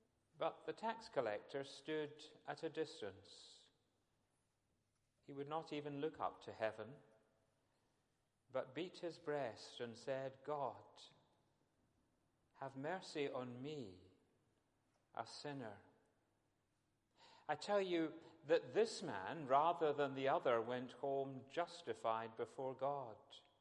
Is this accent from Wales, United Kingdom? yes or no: no; Glasgow, Scotland, United Kingdom; Well, I wouldn't say that because I'm a Glaswegian.